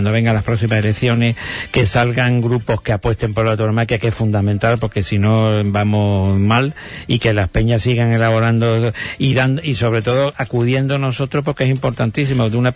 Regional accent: Chiclana de la Frontera, Andalusia, Spain; lo más seguro es que me traslade a Chiclana, allí a mi tierra que he estado tantísimos años

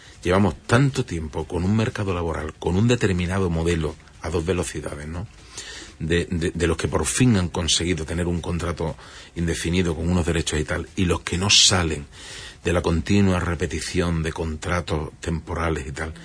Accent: Huelva, Andalusia, Spain; yo como soy de Huelva voy a pedir, no.

